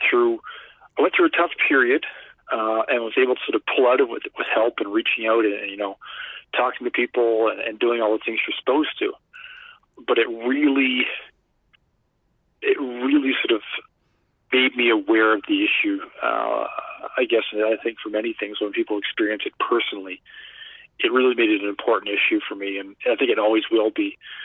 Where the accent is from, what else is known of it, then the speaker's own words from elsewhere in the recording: Halifax, Nova Scotia, Canada; now in Ottawa, Canada; going back home where I spent most of my time growing up in Halifax.